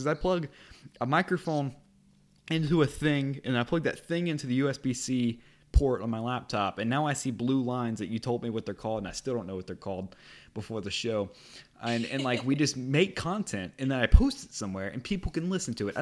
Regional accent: Louisiana, United States; You don't even, half the people don't know I'm from Louisiana unless I talk about it.

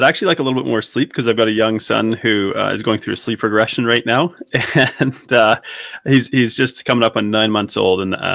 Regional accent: Canada; But I'm from Canada, if anybody hasn't picked up on the accent yet.

